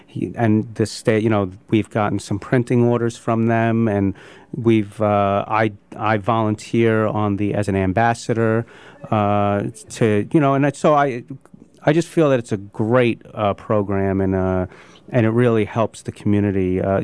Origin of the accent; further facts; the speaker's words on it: Long Island, New York, United States; also born or lived in Brooklyn, United States; now in Chapel Hill, United States; Well, my wife grew up in downtown Brooklyn, and I grew up on Long Island. I lived in Brooklyn for 13 years prior to moving to Chapel Hill